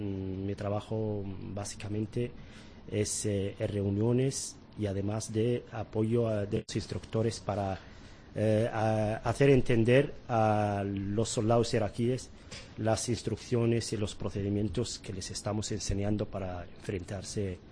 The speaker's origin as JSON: {"language": "Spanish", "country": "Western Sahara", "lives_now": "Zaragoza, Spain", "said": "yo soy español, de aquellos españoles del Sahara español. Pero llevo en Zaragoza 29 años que he estudiado y me considero un maño saharaui."}